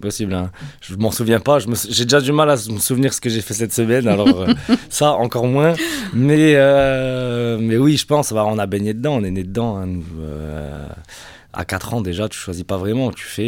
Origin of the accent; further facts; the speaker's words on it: Mont-Saint-Martin, Grand Est, France; Je viens de Mont-Saint-Martin, une petite ville dans l'est de la France, en Meurthe-et-Moselle. Et j'ai grandi, j'ai habité là-bas toute ma vie. Je suis né là-bas, j'habite là-bas encore actuellement, et toute ma famille avec.